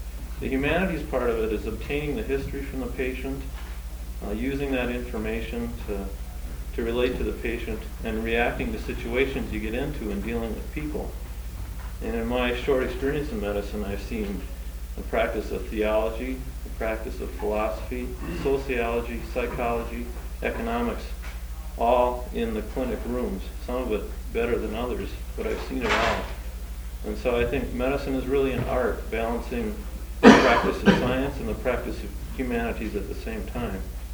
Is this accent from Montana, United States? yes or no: no; Rochester, Minnesota, United States; also born or lived in Fargo; I was born in Fargo, North Dakota, raised mostly in Rochester, and been a longtime resident there